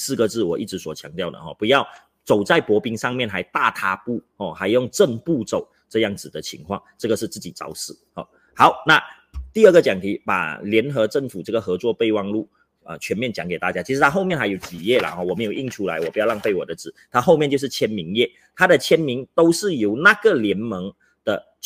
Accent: Johor, Malaysia; 他去到柔佛丹庸 BI 我的家乡助选的时候

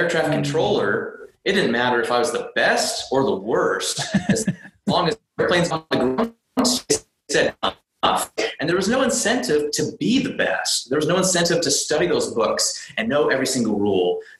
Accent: Utah, United States; I'm born and raised in Utah, and it's where I love to be. I love the four distinct seasons that Utah offers. All my family's here.

